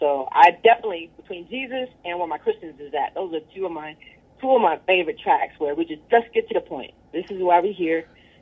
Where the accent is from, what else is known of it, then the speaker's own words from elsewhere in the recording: Indiana, United States; Our family's from Macon, but I grew up in Indiana. But when I got back to Georgia, it was on.